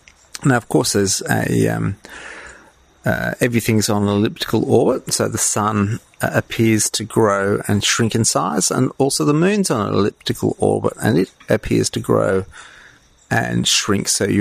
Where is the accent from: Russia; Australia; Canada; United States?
Australia; accent: Australian; I'm giving an Australian pronunciation, I very rarely get to say these words in common conversations out here